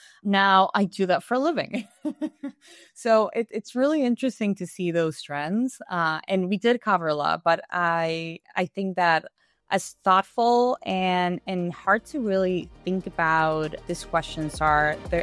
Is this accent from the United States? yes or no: no; Uruguay; So as you know, I'm from Uruguay.